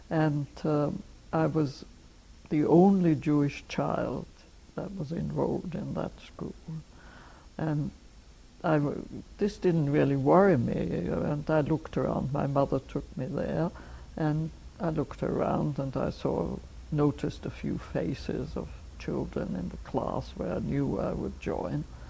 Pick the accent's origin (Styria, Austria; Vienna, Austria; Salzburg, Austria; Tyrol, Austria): Vienna, Austria; Yes, I was born in Vienna, the youngest child of two elder brothers. And everything seemed to have just a normal childhood, and I am Jewish